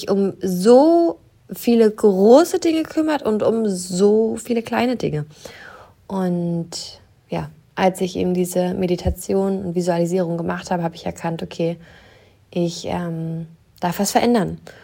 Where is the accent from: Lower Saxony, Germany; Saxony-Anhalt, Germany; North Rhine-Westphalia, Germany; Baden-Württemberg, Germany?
Saxony-Anhalt, Germany; ich komme ja aus dem Osten, aus der Nähe von Salzwedel, also aus der Nähe von Magdeburg, Wolfsburg, die Richtung.